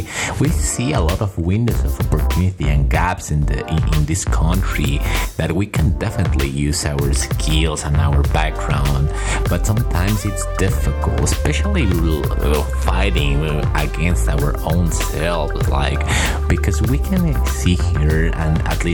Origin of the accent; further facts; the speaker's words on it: Mexico; English is a second language; I'm coming from Mexico. I've come from a family of entrepreneurs